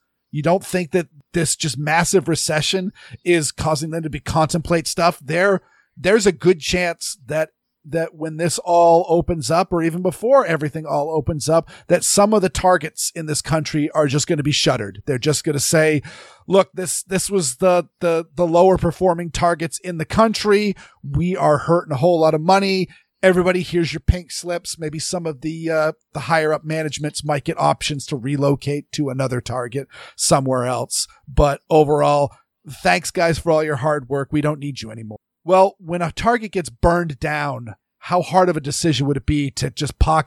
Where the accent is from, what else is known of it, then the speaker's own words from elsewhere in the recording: Maine, United States; I grew up in Maine. I'm not a Maine driver anymore. I'm a Massachusetts driver.